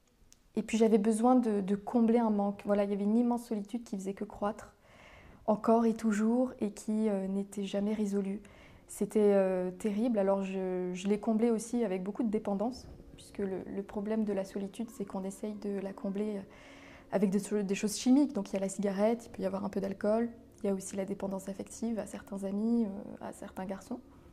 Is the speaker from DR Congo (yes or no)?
no; Nice, Provence-Alpes-Côte d'Azur, France; now in Paris, France; je viens de Nice, donc de la Côte d'Azur, et j'ai grandi dans une famille qui est de tradition chrétienne, catholique de la part de mon père, puisqu'il est d'origine italienne, et un peu orthodoxe du côté de ma maman, puisqu'on descend de la Russie.